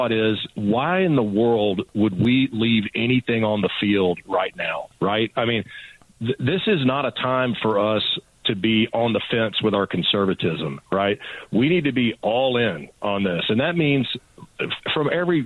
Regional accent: United States; these are things I never in my life thought that I would have to be standing up and fighting against as an American.

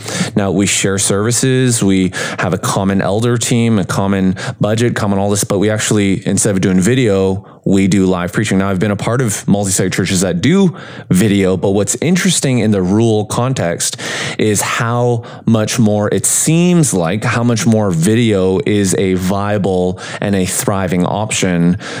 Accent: British Columbia, Canada; I grew up in British Columbia

